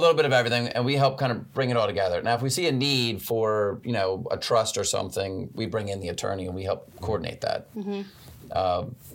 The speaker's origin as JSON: {"language": "English", "region": "Maryland", "country": "United States", "said": "she's from Towson, I'm from Harford County."}